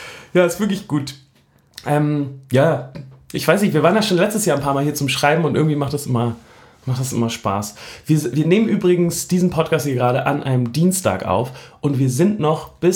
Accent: Hamburg, Germany; So als Hamburger, da findet man Berlin erstmal nicht so gut, weil man so denkt, ja, man kommt ja selber aus einer großen Stadt

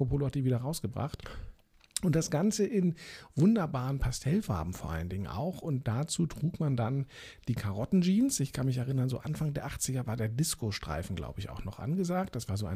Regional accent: Berlin, Germany; Ich bin ja in Eichkamp dann aufgewachsen.

